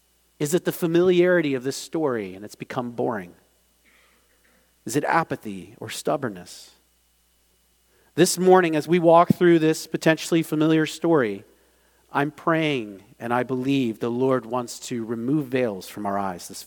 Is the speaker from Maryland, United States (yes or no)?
yes; Maryland, United States; Now, I grew up in Maryland up north, so I'm going to try being southern for a moment.